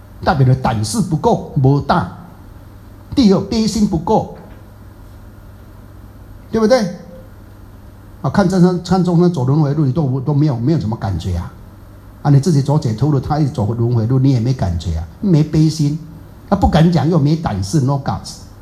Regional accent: Taiwan; 无情无义无悔无目屎，这是我们台湾人讲的。

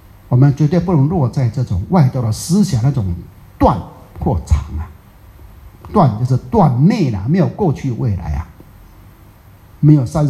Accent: Taiwan; 社会上我们台湾人讲的啊

